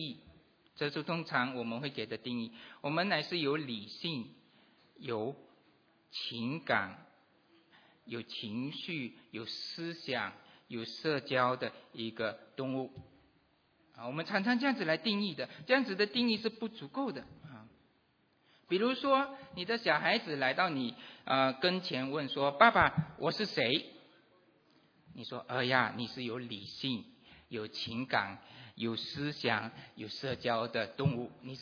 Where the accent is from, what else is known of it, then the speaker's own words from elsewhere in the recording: Fuzhou, Fujian, China; 我是福州人